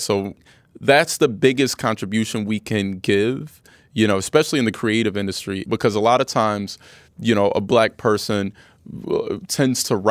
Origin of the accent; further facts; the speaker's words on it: Winston-Salem, North Carolina, United States; now in Los Angeles, United States; I mean, growing up in Winston-Salem was. I had a really fun.